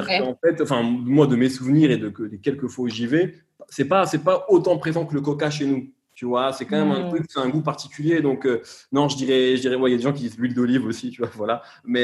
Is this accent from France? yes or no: no; Algeria; born there; j'ai la double nationalité, je suis né en Algérie, je suis très attaché à l'Algérie, etc. Je me sens autant l'un que l'autre.